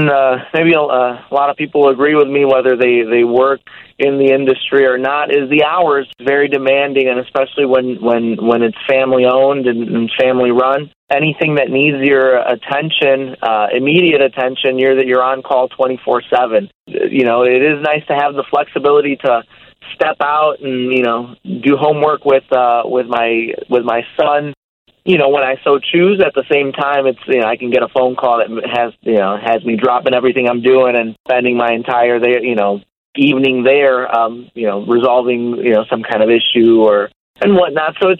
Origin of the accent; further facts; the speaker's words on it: Chicago, Illinois, United States; We're originally from the Little Village area neighborhood in Chicago.